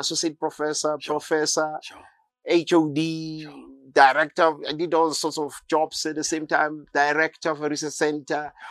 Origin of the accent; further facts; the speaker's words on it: Hammanskraal, Gauteng, South Africa; English is a second language; But I'm from Hammanskraal, you know. I'm as South African as it gets. So yeah, I grew up in Hammanskraal, former Botswana.